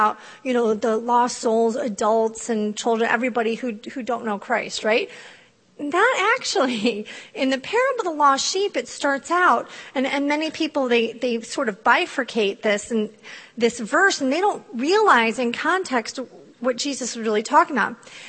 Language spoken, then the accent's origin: English; Michigan, United States; I'm from Michigan, where we've never had a rape exception because they save them all.